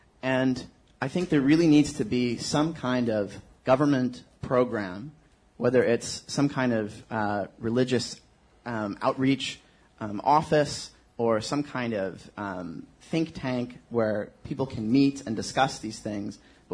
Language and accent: English; United States; And I, as an American, was hit by a lot of confusion about U.S. policy, a lot of frustration.